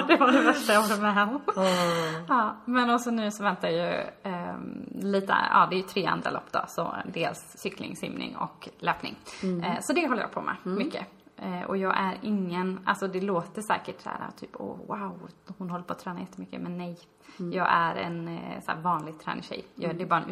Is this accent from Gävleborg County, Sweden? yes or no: yes; Gävleborg County, Sweden; Men precis, inte Dalarna, gränsen Dalarna. Jag är ju från Gästrikland.